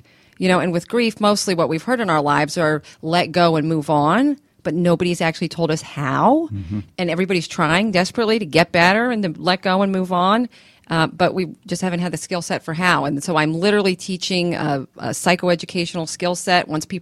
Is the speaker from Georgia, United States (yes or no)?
yes; Dunwoody, Georgia, United States; I grew up in Dunwoody, Georgia, so just around the corner from here.